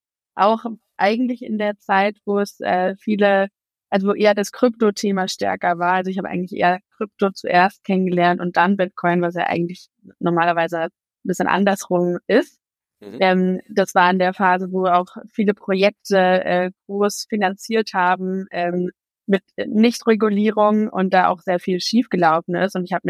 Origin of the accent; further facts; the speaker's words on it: Berlin, Germany; born there; gebürtige Berlinerin.